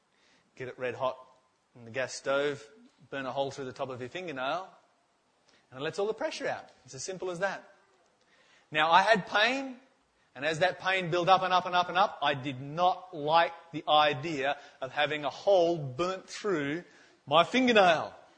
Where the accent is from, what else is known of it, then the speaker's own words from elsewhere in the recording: Tasmania, Australia; I grew up in Tasmania and we used to get snow.